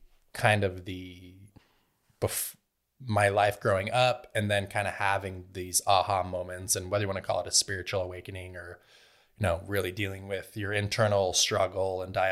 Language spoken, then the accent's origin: English; Salt Lake City, Utah, United States; So I grew up in Salt Lake City, Utah, grew up Mormon.